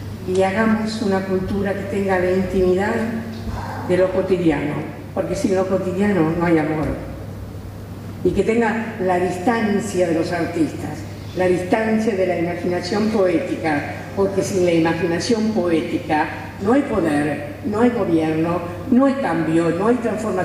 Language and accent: Spanish; Rosario, Santa Fe, Argentina; Yo vengo de Rosario, de Santa Fe.